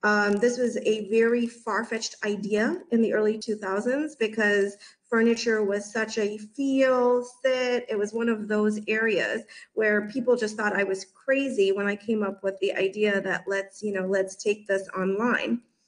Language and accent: English; Zambia; now in United States; So I'm originally from Zambia, from Central Africa, and I came into the country in 1991